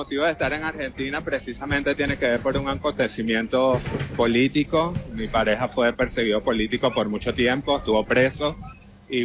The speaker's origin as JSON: {"language": "Spanish", "country": "Venezuela", "moved": "yes", "said": "cuando yo me vine de Venezuela."}